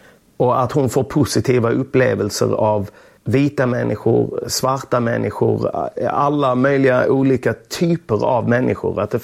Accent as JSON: {"language": "Swedish", "town": "Lund", "region": "Skåne", "country": "Sweden", "said": "Tunaskolan i Lund. Jag började där i klass 1. Jag kom från Östra Torn där det fanns barn och vuxna."}